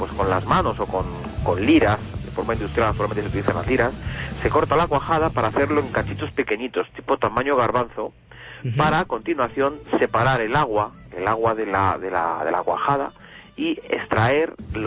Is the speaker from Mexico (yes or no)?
no; Castile, Spain; yo como buen castellano, quizás el queso manchego.